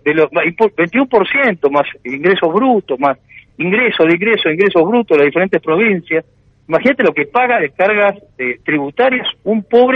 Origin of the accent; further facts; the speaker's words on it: Argentina; now in Uruguay; Y a mí como argentino, estando en Uruguay, la verdad me duele